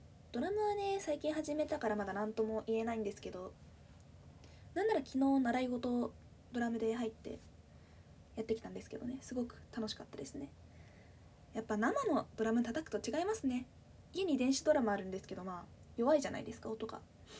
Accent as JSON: {"language": "Japanese", "region": "Fukuoka", "country": "Japan", "accent": "Hakata dialect", "said": "出身地は福岡です。博多弁がたまに出ちゃうかもしれないんですけど許してください。今回は標準語で喋らせていただこうと思ってます。"}